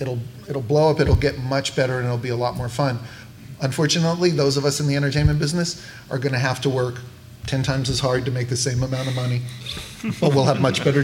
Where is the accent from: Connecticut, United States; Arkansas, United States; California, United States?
California, United States; San Diego; now in Los Angeles, United States; I'm an Irish-Mexican kid from San Diego who lives in LA.